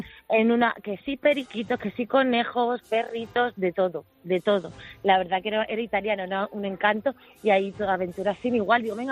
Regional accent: Castilla-La Mancha, Spain; mi primer año de profesora interina en Minas de Río Tinto, Huelva, que soy manchega, y terminé allí por cosas de la vida.

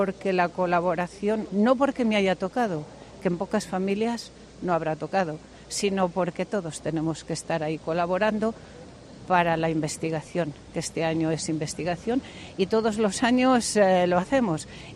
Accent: Aldeamayor de San Martín, Castile and León, Spain; yo soy de Aldea Mayor de San Martín, no sé si conocerás el pueblo. Bueno, pues es un pueblo que hay a 17 kilómetros.

